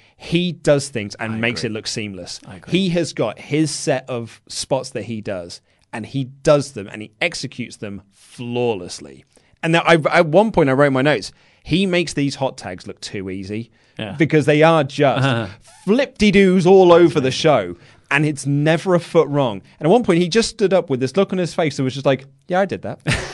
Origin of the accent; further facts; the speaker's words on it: United Kingdom; I mean, we're British. We don't have Thanksgiving over here.